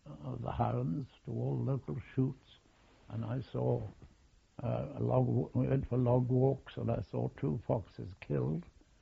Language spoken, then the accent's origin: English; Castletown, North East England, United Kingdom; born there; I was born on August the 18th, 1897, in Castletown Vicarage, near Sunderland, County Durham.